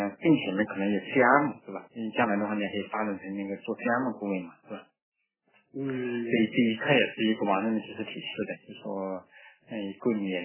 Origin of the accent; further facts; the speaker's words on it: Shaoyang, Hunan, China; 我是湖南的，我这边我们俩口音还有点相似。